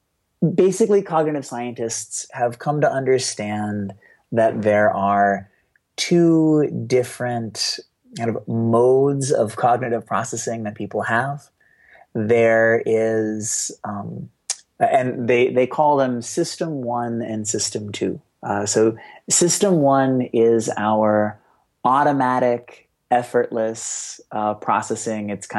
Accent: Boston, Massachusetts, United States; I grew up in Boston. I grew up with a single alcoholic mom, had a lot of financial issues growing up.

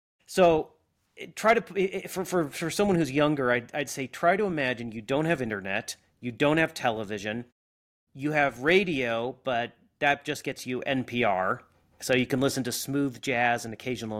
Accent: Montana, United States; So I grew up in Montana. I am in Montana right now.

